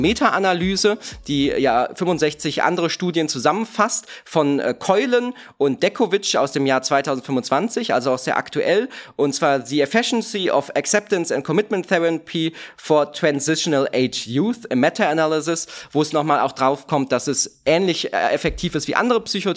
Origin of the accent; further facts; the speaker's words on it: Cologne, North Rhine-Westphalia, Germany; dass ich gebürtiger Kölner bin und tatsächlich nach wie vor mit meiner Heimatstadt sehr, sehr verbunden bin